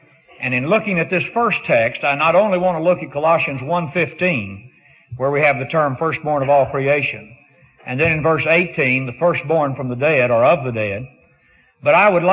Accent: Texas, United States; I'm pretty well, in some ways, converted, and yet in a very real sense, I'm still a Texan.

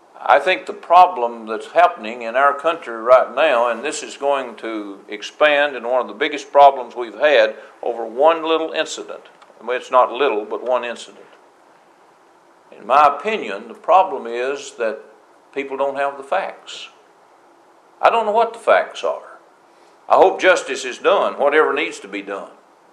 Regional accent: Tennessee, United States; Next to the area where I grew up in Middle Tennessee, the Shenandoah Valley of Virginia is one of the prettiest places I've ever seen.

